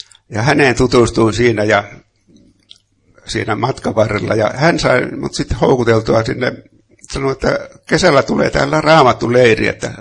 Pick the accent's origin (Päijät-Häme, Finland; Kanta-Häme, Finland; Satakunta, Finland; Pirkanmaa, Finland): Kanta-Häme, Finland; Loppi; born there; Mä olen syntynyt Lopella välirauhan aikana, mutta varsinaiset sukujuuret juontaa äidin puolelta tuonne Karjalan sinne Andrean kannakselle ja isän puolelta taas Pohjois-Karjalaan